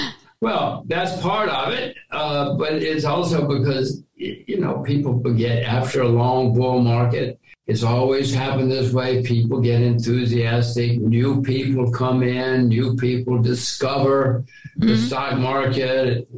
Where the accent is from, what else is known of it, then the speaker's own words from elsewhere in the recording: United States; I cannot do anything because I'm an American.